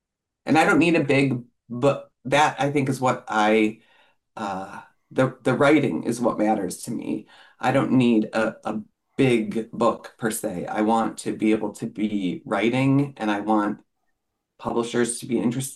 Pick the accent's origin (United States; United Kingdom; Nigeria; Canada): United States; Detroit, Michigan; now in Eugene, United States; I am from Detroit. My husband's from Cleveland. So it's always an interesting experience raising a kid in Eugene, Oregon